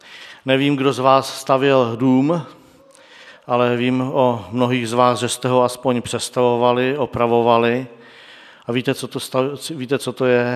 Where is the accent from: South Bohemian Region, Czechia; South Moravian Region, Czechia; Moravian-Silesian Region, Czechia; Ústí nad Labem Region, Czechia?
South Bohemian Region, Czechia; Písek; Já víte, že pocházím z Písku a tam je takový velký most